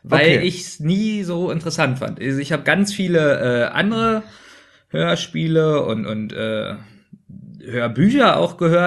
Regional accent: Berlin, Germany; Ich komme auch aus Berlin.

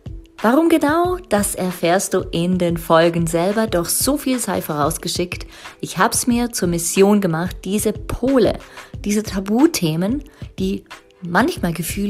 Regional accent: Liechtenstein; also born or lived in Zurich; ging dann nach Zürich, ich bin ja aus Liechtenstein ursprünglich, ging nach Zürich, habe meine vierjährige Übersetzerausbildung gemacht und habe dann gemerkt, ich will wieder zurück nach Liechtenstein.

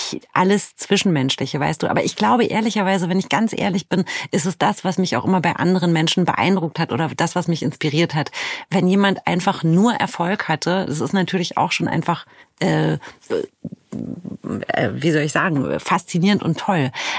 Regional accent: Romania; Ich habe lange Zeit gedacht, dass das etwas sein müsste, was mit meiner Heimat, mit Rumänien zu tun hat

